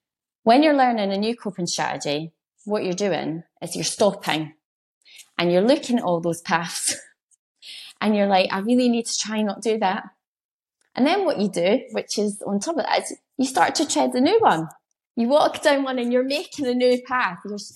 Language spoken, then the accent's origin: English; Edinburgh, Scotland, United Kingdom; I'm from Edinburgh, so I'm not a country girl